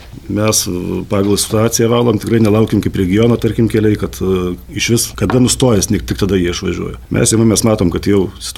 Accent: Samogitia, Lithuania; Mes, Žemaičiai, Marijampolė, Šiauliai, Panevėžys, šita Lietuvos dalis gavo didžiausią kritulių kiekį

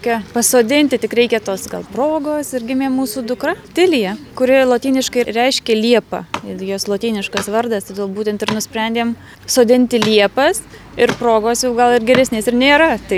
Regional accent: Alytus, Alytus County, Lithuania; now in Sweden; Užaugau ir mokiausi Alytuje, tačiau šiuo metu gyvenu užsienyje, Švedijoje.

